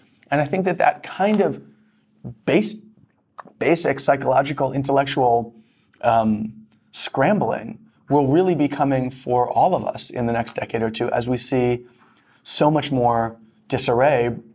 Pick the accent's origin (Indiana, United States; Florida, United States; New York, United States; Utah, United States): New York, United States; I'm a child of the 90s. I grew up in New York in the 90s.